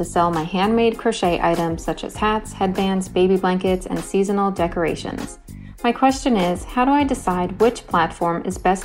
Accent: New York City, New York, United States; Hi, Chris. … I'm from New York City.

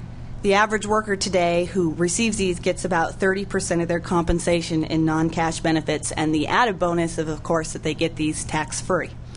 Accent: Oregon, United States; I spoke to a woman who is out in Oregon, my home state

